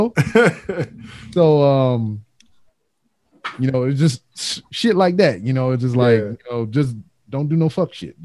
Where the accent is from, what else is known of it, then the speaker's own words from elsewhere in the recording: Louisiana, United States; his LSU hat, which I was kind of mad at because I'm from Louisiana and I'm a fan.